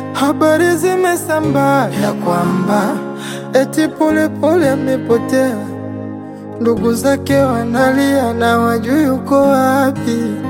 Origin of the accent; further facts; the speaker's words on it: Tanzania; born there; Nimezaliwa hapa mi Tanzania.